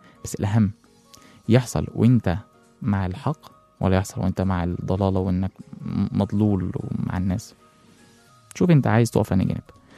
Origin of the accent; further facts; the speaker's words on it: Egypt; يعني مثلا احنا كمصريين احنا مش عايشين لوحدنا على ظهر هذا الارض